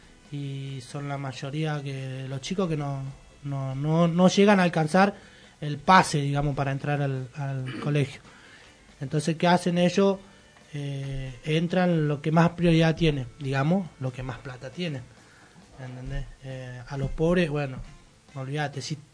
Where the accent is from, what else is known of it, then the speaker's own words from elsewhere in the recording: Corrientes, Argentina; now in Moreno, Argentina; Yo de donde vengo de Corrientes Capital. Vine de ahí porque no tenía un trabajo seguro, vine acá, conseguí un terreno.